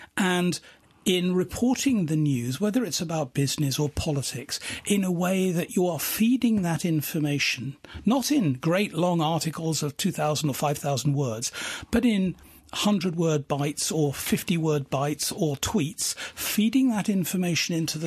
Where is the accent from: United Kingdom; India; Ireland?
United Kingdom; I mean, I come from Great Britain.